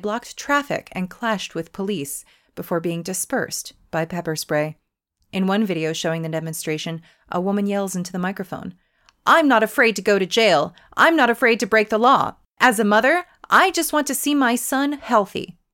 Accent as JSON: {"language": "English", "country": "United States", "tie": "born or raised there", "said": "I was jealous because I grew up in America where we got pizza that came in rolls"}